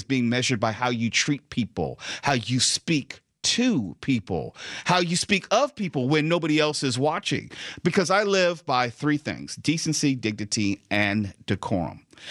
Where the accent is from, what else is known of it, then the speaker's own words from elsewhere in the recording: United States; I think it's being proud of being an American, the fact that we live in the greatest country on the face of the earth.